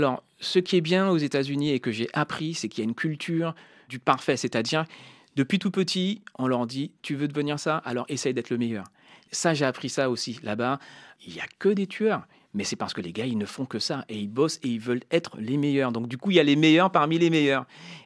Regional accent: Guadeloupe, France; Moi, quand j'étais gamin en Guadeloupe, j'écoutais effectivement la musique locale

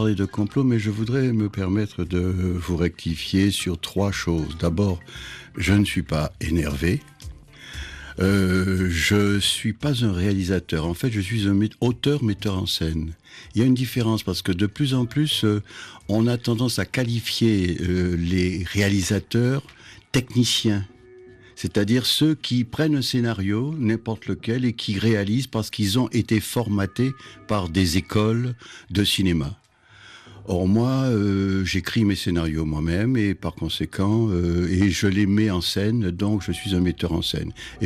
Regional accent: Basse-Terre, Guadeloupe; born there; Je suis né à Basse-Terre, en Guadeloupe, et je suis fier d'être basse-terrien.

